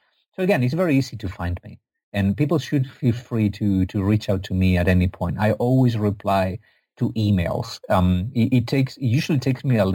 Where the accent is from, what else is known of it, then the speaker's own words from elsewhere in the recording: Spain; although I'm from Spain, not from Egypt.